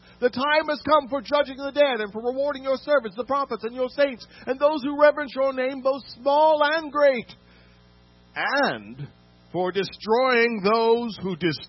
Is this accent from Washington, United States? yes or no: yes; Gig Harbor, Washington, United States; moved away as an adult; now in Los Angeles, United States; I'm from Gig Harbor, Washington, a small town in Seattle. I went to dramatic arts program in Washington State University and moved down to Los Angeles to seek fame and fortune in film.